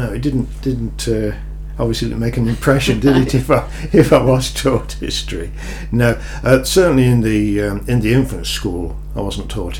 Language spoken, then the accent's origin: English; Nottingham, East Midlands, United Kingdom; I was born in Nottingham and I lived in Snenton, the area of Snenton in Nottingham, as a child, right until I got married.